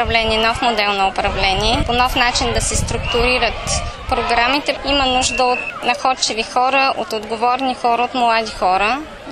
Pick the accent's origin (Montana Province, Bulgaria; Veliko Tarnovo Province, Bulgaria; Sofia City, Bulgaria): Veliko Tarnovo Province, Bulgaria; Zlataritsa; also born or lived in Ruse; аз съм израснала в Златарица, въпреки че съм родена в Русе, съм израснала в Златарица и 20 години работя с цялото население на общината